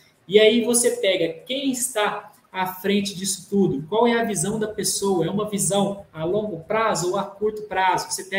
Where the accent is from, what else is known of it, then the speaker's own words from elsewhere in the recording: Minas Gerais, Brazil; lá na minha cidade, lá no interior de Minas Gerais